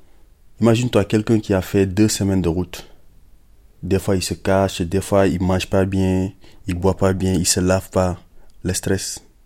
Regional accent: Senegal; moved away as an adult; now in Paris, France; Moi, je viens du Sénégal, j'ai 32 ans, je suis à Paris depuis 4 ans, je suis né dans une famille modeste.

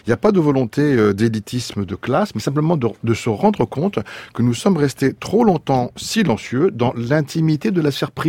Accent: France; c'est d'une réaction en tant que citoyen, en tant que français.

